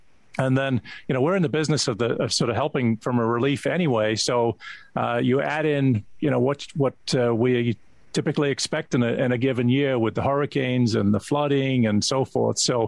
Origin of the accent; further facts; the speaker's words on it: London, United Kingdom; accent: English; moved away as an adult; now in United States; Well, I started off life growing up in London and came to college in the U.S. and never left.